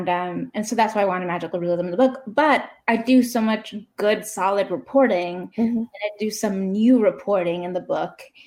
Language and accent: English; Queens, New York, United States; My family's from Queens, you mm-hmm. know, I grew up in Queens.